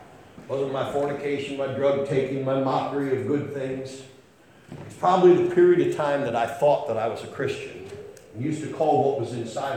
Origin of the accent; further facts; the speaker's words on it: United States; I'm an American citizen.